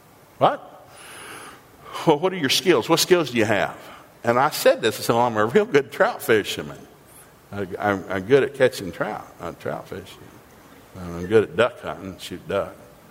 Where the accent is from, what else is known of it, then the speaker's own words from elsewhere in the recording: United States; See, I grew up thinking in America, people hired you because you needed a job.